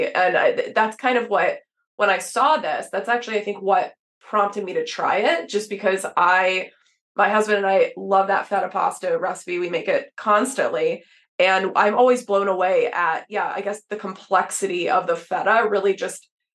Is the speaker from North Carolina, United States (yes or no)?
no; Texas, United States; born or raised there